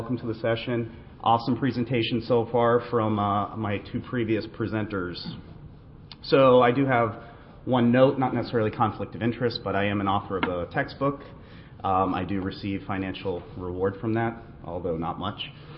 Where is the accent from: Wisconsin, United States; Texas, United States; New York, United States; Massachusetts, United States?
Massachusetts, United States; They're a little different in my state, my home state of Massachusetts.